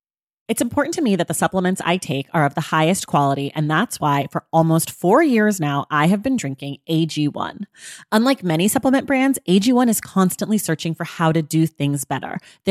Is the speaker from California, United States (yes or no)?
yes; Oakland, California, United States; Time to talk about Oakland. I can't wait. My hometown, your hometown.